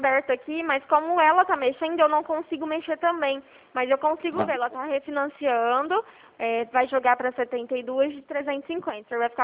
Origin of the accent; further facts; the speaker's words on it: Bebedouro, São Paulo, Brazil; eu sou aqui de Bebedouro.